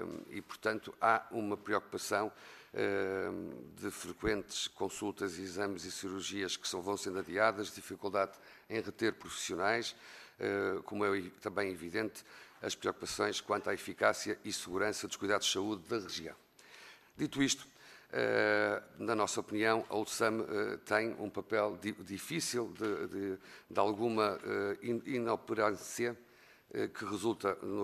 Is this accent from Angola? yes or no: no; Norte, Portugal; Alto Minho, da minha terra, se me permite dizer assim